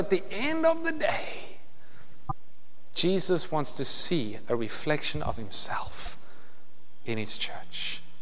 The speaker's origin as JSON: {"language": "English", "country": "South Africa", "tie": "born or raised there", "said": "I'm from South Africa. And one of the things we like to do growing up in South Africa is we would go to something called a scratch patch."}